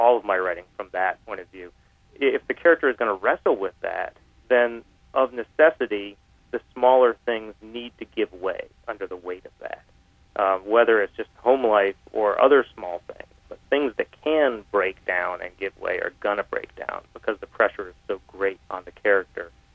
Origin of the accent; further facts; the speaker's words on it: United States; absolutely an American novel, because I'm an American writer.